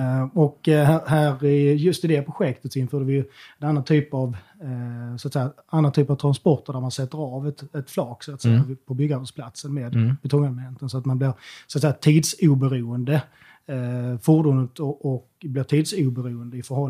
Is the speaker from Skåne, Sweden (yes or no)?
yes; Hässleholm, Skåne, Sweden; Och som då ligger i Hässleholm där jag kommer ifrån